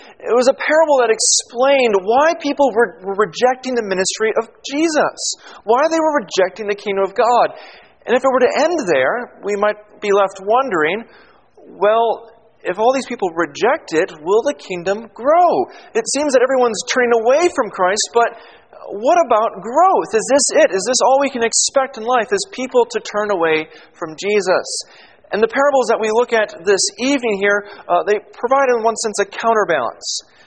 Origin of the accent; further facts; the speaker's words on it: United States; As you all know by now, I'm an American. And in America, we love everything bigger.